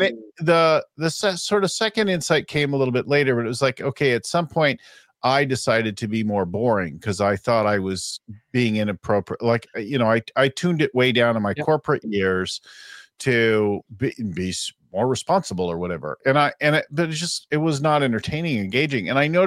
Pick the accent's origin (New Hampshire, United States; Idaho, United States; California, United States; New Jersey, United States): California, United States; I'm like, listen, I'm from California.